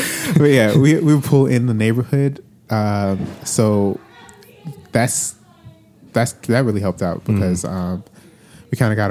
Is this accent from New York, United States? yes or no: no; Miami, Florida, United States; Like growing up in Miami, you used to see it, but it wasn't like all the time.